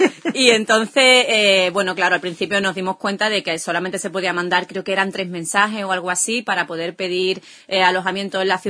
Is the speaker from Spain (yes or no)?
yes; Cádiz, Andalusia, Spain; yo soy de Cádiz